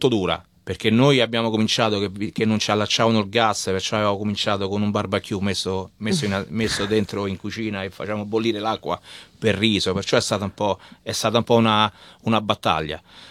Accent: Messina, Sicily, Italy; now in Australia; No, noi siamo di Messina.

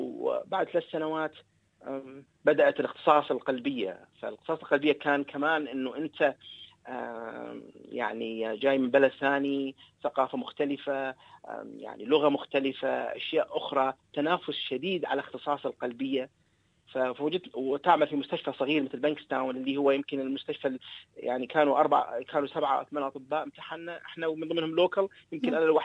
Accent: Iraq; now in Australia; وكلنا يعني أنا في البداية يمكن تكون كنت أنا عراقي، وأنا أنا جالية، مش جالية، أنا مجتمع، أنا أنا أنا أنا مسلم أسترالي.

